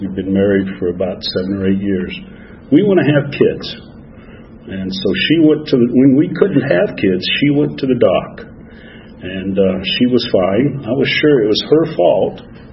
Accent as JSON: {"language": "English", "town": "Phoenix", "region": "Arizona", "country": "United States", "tie": "born or raised there", "also_born_or_lived": "Tucson", "said": "I was born in Tucson, Arizona, raised in Phoenix, Arizona, and grew up in Flagstaff, Arizona."}